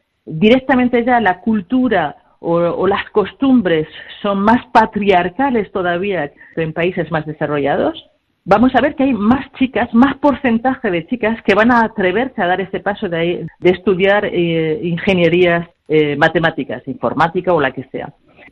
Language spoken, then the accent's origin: Spanish; Spain; moved away as an adult; now in France